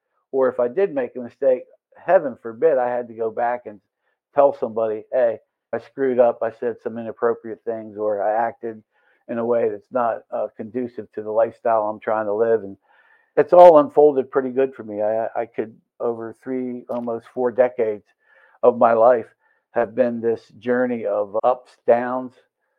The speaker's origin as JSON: {"language": "English", "region": "Pennsylvania", "country": "United States", "said": "I'm from Pennsylvania. I saw somebody on the call, Washington, PA. And I say, shout out to Pennsylvania."}